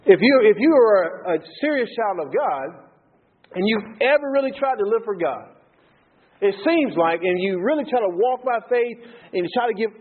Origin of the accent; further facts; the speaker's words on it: New Boston, United States; I tell people I'm going back and I'm going to run New Boston, my hometown, you know.